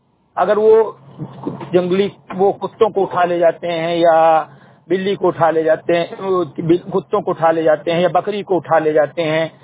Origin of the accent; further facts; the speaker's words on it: Bahraich, Uttar Pradesh, India; मैं एक सामाजिक कार्यकर्ता हूं, ग्राम सभा सेमरीघट्टी विकासखंड मेंटुरवा जनपद बहराइच का रहने वाला हूं।